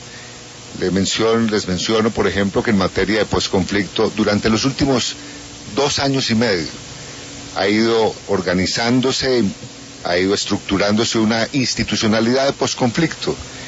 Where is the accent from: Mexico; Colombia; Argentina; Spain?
Colombia; como los colombianos sabemos